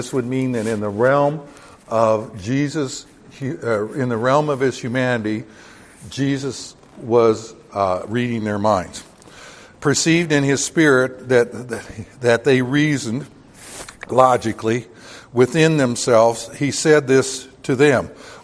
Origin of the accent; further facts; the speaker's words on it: the South, United States; I was raised partially in the South, so I'm going to misread this just for the fun of it.